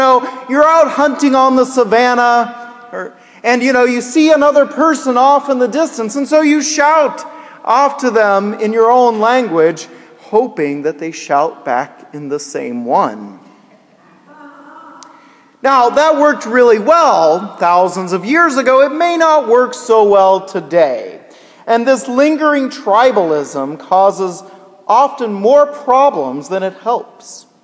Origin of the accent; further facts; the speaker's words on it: Kansas, United States; I grew up in Kansas